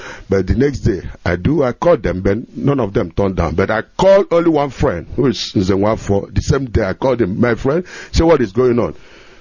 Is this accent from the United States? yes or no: no; Nigeria; now in Germany; I never even tell him that I'm from Nigeria. I straight to him and said, I'm from Biafra.